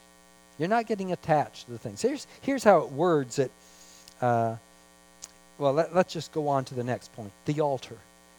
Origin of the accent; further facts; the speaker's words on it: Canada; I can say I'm a Canadian, but my true allegiance is to another kingdom.